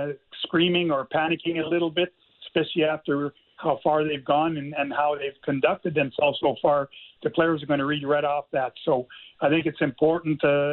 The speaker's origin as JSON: {"language": "English", "country": "Canada", "said": "being a Canadian, I'm hoping that Edmonton can pull this off here"}